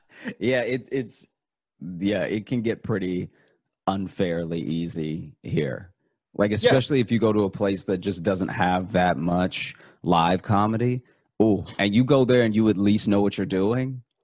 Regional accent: Louisiana, United States; also born or lived in Chicago; So I grew up in Louisiana and I started doing comedy in Chicago.

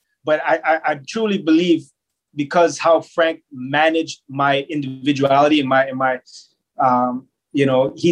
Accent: Canada; At that time, being Canadian and playing in the league was difficult as well, right?

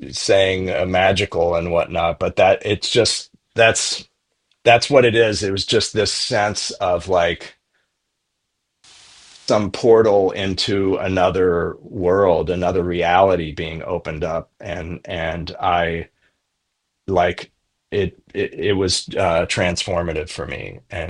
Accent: Memphis, Tennessee, United States; so like growing up in Memphis in the 70s and into the 80s, there was a lot of live music still around at that time.

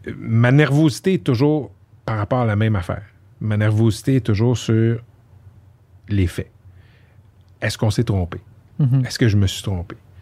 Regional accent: Laval, Quebec, Canada; Comme je sais que je viens de Laval, tu comprends?

